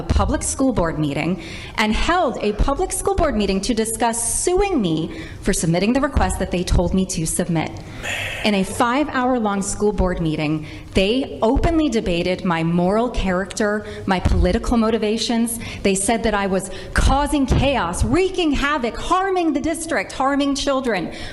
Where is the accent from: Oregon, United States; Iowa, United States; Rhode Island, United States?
Rhode Island, United States; I am a mother from Rhode Island